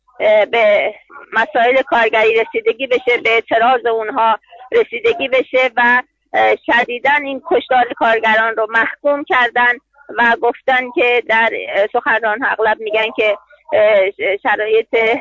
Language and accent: Persian; Iran; این تجربه هست برای من که از ایران میام